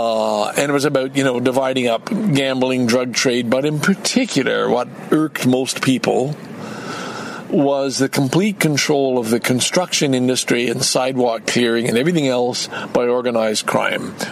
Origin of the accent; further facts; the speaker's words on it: Montreal, Quebec, Canada; even if you're not from Montreal, it appeals to me more because I am from Montreal.